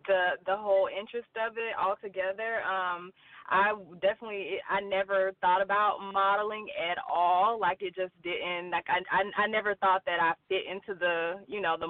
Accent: LaGrange, Georgia, United States; I am originally from LaGrange, Georgia. It's like, I don't know if you've ever, you probably never heard of it, but it's like an hour and a half south of Atlanta. It's like borderline Alabama, so that's where my family's from.

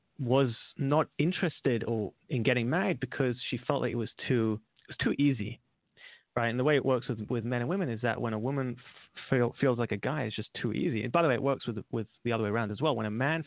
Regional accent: London, United Kingdom; I got married at a young age, relatively young age, 22. I'm from London.

